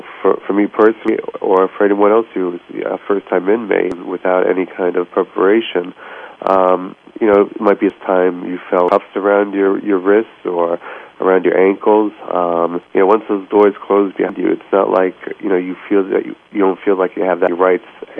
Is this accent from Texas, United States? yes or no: no; New York, United States; I was born in New York, lived here all my life, so.